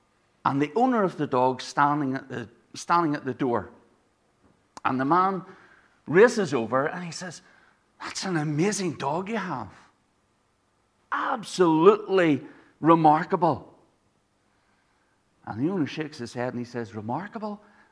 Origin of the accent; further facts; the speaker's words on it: Ireland; And I've been told that's because I'm Irish, that I can be stuck in my ways.